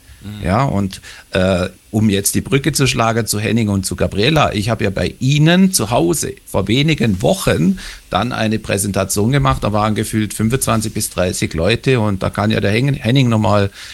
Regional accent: Stockach, Baden-Württemberg, Germany; born there; ich bin geboren in Stockach am Westende des Bodensees. Dort in der Region Stockach, da lebe ich jetzt auch, Landkreis Konstanz, wie gesagt, Westende des Bodensees.

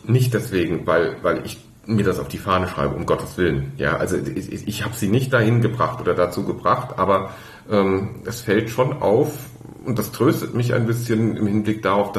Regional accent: Groß-Gerau, Hesse, Germany; also born or lived in Mainz; Aus Groß-Gerau.

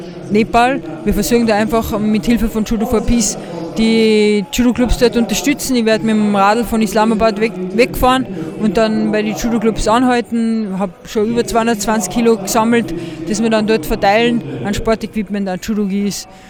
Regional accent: Austria; es ist der erste Upper Austria Grand Prix, den es bei uns in Österreich gibt.

